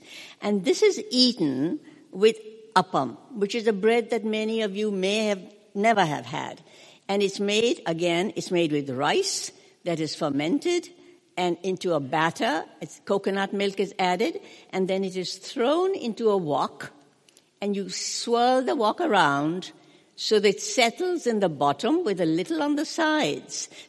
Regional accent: India; When I was growing up in India

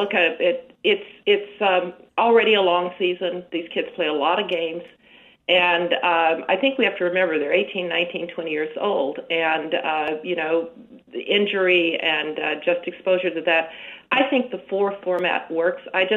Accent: Alabama, United States; Well, you do know that I'm from Alabama.

